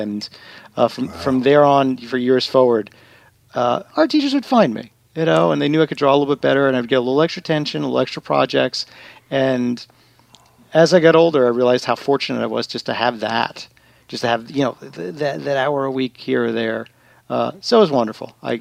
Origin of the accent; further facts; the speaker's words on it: New York, United States; I grew up in Long Island, New York. I grew up in hindsight, a pretty idyllic suburban upbringing.